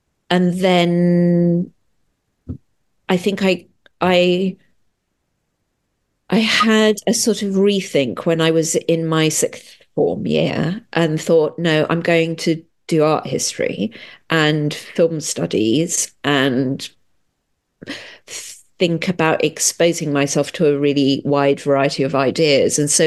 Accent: East of England, United Kingdom; I grew up in Hertfordshire

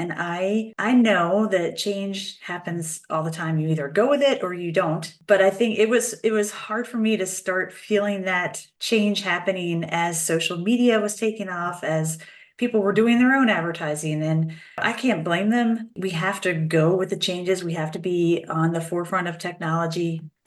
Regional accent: Rising Sun, Maryland, United States; I grew up in Rising Sun, Maryland, which is where I have ended up back again.

